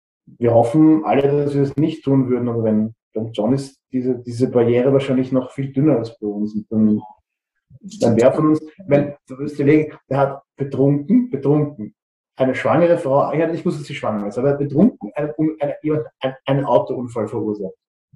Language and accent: German; Austria; vor allem spannend der Kampf für uns als Österreicher